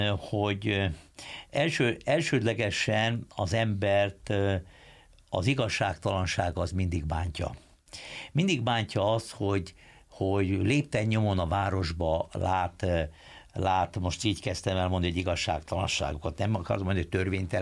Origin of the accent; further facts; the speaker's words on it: Budapest, Hungary; mint budapesti tőzsgyökeres budai